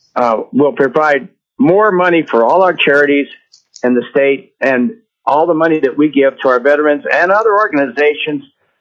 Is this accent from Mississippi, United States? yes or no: no; Anchorage, Alaska, United States; I'm from Anchorage. I've been a resident for the last 40 years.